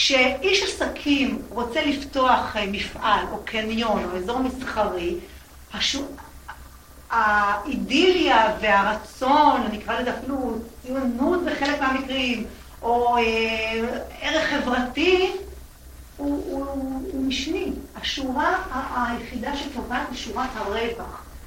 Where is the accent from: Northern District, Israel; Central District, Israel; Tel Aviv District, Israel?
Central District, Israel; Netanya; גדלתי בנתניה